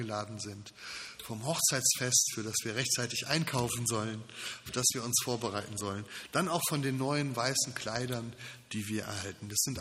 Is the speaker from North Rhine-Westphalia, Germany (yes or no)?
yes; Krefeld, North Rhine-Westphalia, Germany; ich komme ursprünglich aus der Rheinischen Kirche, also Niederrhein, Krefeld, für die, die den Ort kennen, zwischen bei Düsseldorf und Köln.